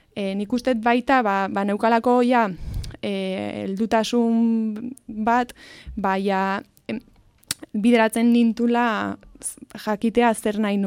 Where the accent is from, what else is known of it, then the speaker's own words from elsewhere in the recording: Spain; hemen gaztelania eta euskera nire ama hizkuntza euskera da, gaztelaniare baita.